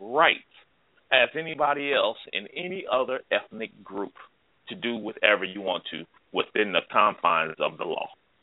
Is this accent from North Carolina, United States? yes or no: no; Akron, Ohio, United States; I'm 51 years old. Okay. I'm from Akron, Ohio. And, you know, we were basically an industrialized city back in the 70s, 60s and 70s.